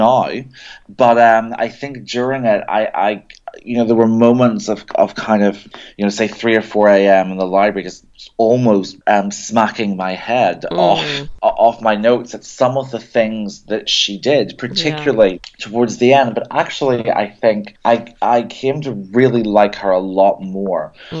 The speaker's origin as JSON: {"language": "English", "region": "Northern Ireland", "country": "United Kingdom", "tie": "born or raised there", "said": "I grew up in Northern Ireland and I loved history."}